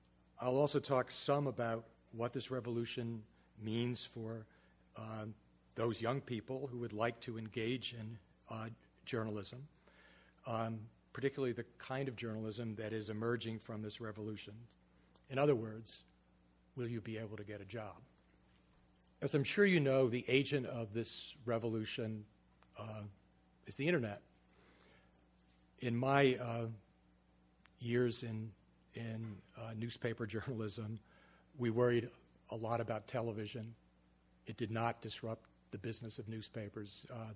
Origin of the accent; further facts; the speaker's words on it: New England, United States; also born or lived in Bronx, New York; I was born in the Bronx. Sandy said New York, but it was really the Bronx part of New York. And I spent most of my formative years in New England.